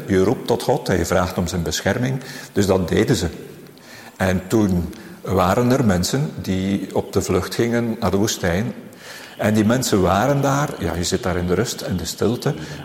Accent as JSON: {"language": "Dutch", "town": "Izegem", "region": "West Flanders", "country": "Belgium", "moved": "as an adult", "lives_now": "Leuven, Belgium", "said": "Ik ben afkomstig uit Izegem in West-Vlaanderen en ik ben rond mijn 20e naar Leuven gekomen met de bedoeling om priester te worden."}